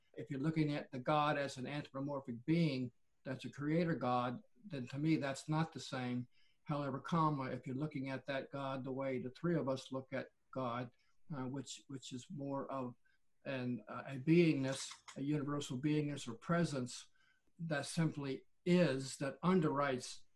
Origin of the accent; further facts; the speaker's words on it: the South, United States; And of course, we're from the South, so we speak Southern. That's an entirely different language.